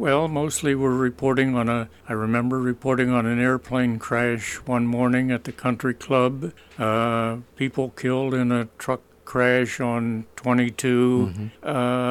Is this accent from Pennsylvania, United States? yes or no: yes; Altoona, Pennsylvania, United States; Altoona, my hometown, incidentally